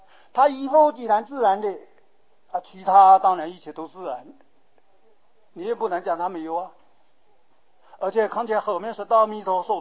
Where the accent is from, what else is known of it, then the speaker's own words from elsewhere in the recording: China; 这是请看我们中国人的根性，我们中国人呢不喜欢重重复复，这里有了哪边就不要。